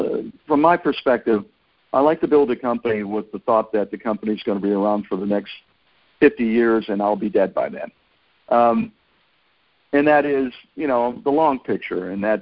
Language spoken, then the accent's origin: English; Lorain, Ohio, United States; I was born in Lorain, Ohio, which is right outside of Cleveland, so I did grow up a Browns fan